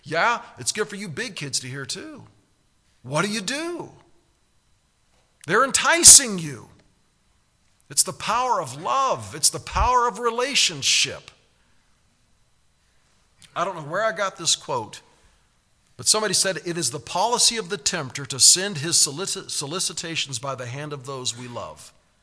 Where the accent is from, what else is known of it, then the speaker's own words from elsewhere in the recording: Monroe, Nebraska, United States; also born or lived in Omaha; Then we moved from Omaha out to a farm near Monroe, Nebraska. I think I was probably 10 or 11 when I last talked to her.